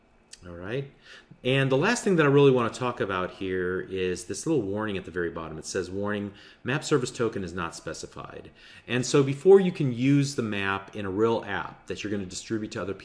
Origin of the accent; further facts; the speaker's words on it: Burbank, Illinois, United States; a park near the house where I grew up in Chicago, in a little town called Burbank.